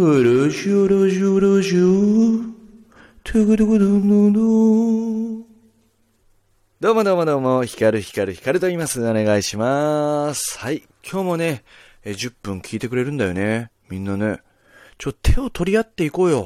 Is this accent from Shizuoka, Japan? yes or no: no; Nagasaki, Japan; まずは、地元が近所、どのぐらい近所なんだろう、これ。